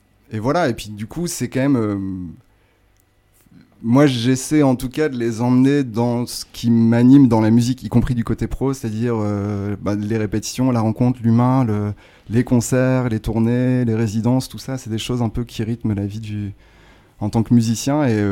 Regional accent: Hauts-de-France, France; Moi, je viens du Nord de la France

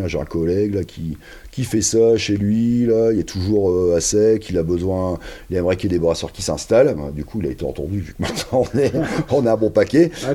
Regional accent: Hauts-de-France, France; Bah ouais, hein, moi je suis du Douaisis.

